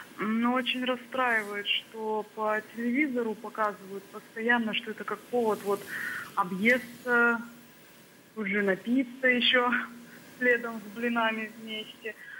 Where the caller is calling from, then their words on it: Khanty-Mansi Autonomous Okrug, Russia; я из Ханты-Мансийского округа.